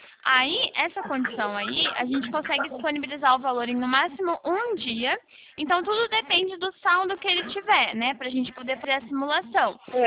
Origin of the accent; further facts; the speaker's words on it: Bauru, São Paulo, Brazil; Eu sou de Bauru, que é um pouco mais perto de Barueri.